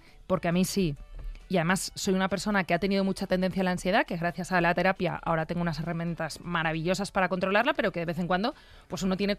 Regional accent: Aranjuez, Community of Madrid, Spain; Yo me crié en Aranjuez, que sabes que tiene una huerta maravillosa. Yo siempre presumo de que es un poco más, porque yo me he criado en el Cortijo de San Isidro, que es, claro, es como una pedanía

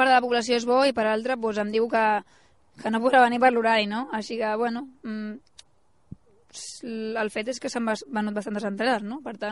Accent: Sant Pere de Ribes, Catalonia, Spain; Jo visc a Ribes, al meu poble de sempre

